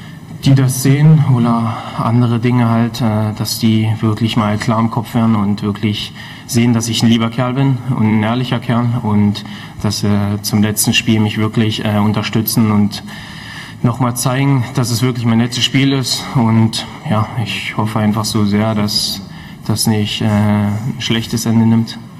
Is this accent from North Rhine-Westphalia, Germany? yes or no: no; Dresden, Saxony, Germany; Bloß ich weiß, wo ich herkomme, was ich erwähnt habe